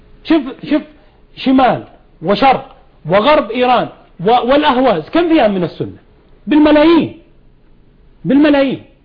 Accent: Saudi Arabia; أنت سعودي وأنا سعودي

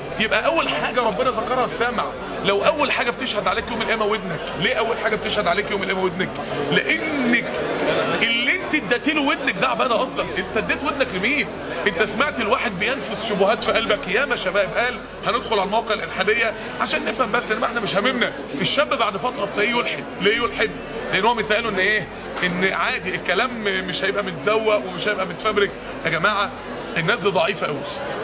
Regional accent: Egypt; عندنا في مصر كام؟ 25000 راقصه

